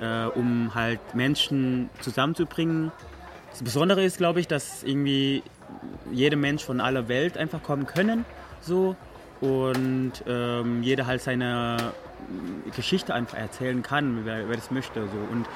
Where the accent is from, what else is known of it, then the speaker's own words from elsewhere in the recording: Indonesia; German is a second language; now in Germany; Ich komme tatsächlich ursprünglich aus Indonesien.